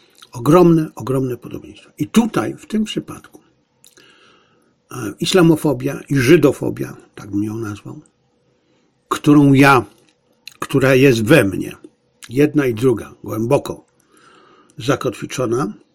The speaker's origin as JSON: {"language": "Polish", "town": "Bielcza", "region": "Lesser Poland", "country": "Poland", "said": "pochodzę, jak Państwo wiecie, z Bielczy, koło Tarnowa w Galicji, po Mieczu."}